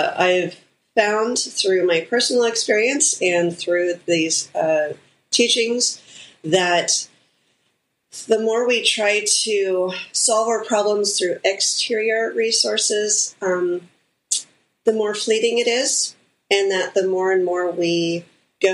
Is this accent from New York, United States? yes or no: no; California, United States; Well, yes, I'm from the Bay Area and born and raised in the area.